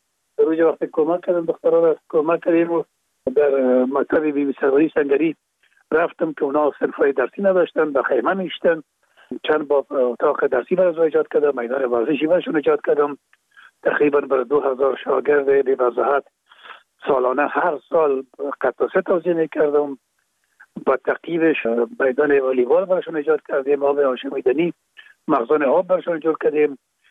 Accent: Kabul, Afghanistan; پدر ما باز از زرکه خانه به شهید انتقال شدن. اونجا در شهید کابل به دنیا آمده و اونجا مکتب خواندیم تا زمانی که تا صنف 12 را که در مکاتب ابتدایی خواندیم.

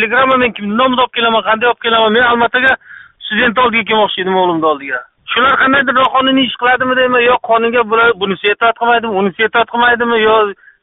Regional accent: Dushanbe, Tajikistan; men o'zim Dushanbedanman. Dushanbedan.

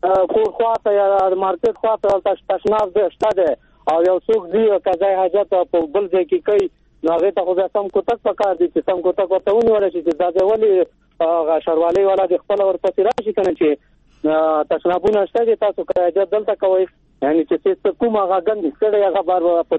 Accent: Takhar, Afghanistan; د خواجه ورد ولسوالۍ تخار د ولایت.

